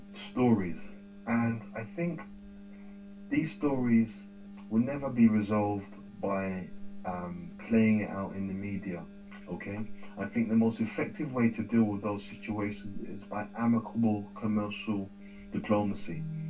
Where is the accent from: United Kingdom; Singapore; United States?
United Kingdom; born there; UK-born Ghanaian. My mother, my dad, if you cut my blood and you see my DNA, they will tell you that I am from the Ashanti region, the Jumokati Kese.